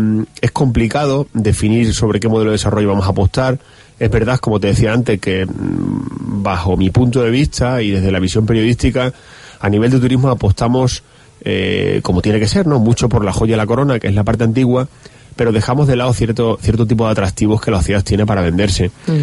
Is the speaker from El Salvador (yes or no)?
no; Cáceres, Extremadura, Spain; Los cacereños somos muy cacereños y las cacereñas